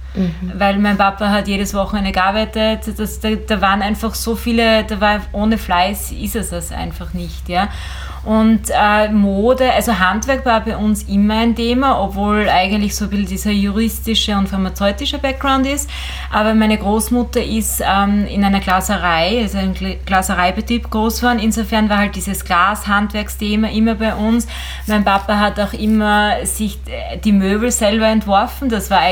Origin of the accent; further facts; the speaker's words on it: Styria, Austria; ich bin ja in der Oststeiermark groß geworden und ich war eigentlich umgeben von Selbstständigen, weil mein Papa, meine Mama, alle waren selbstständig.